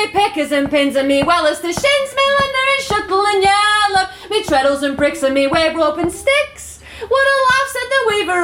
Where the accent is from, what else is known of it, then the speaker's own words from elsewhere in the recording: Middleton, North West England, United Kingdom; He made me the replica banner of the Middleton banner, because I'm from Middleton.